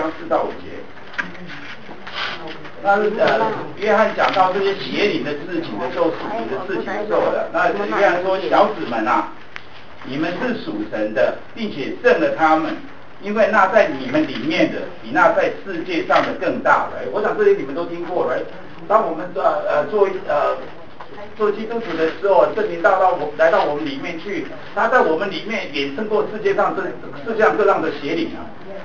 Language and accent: Chinese; Taiwan; 你知道我小的时候在台湾长大的时候，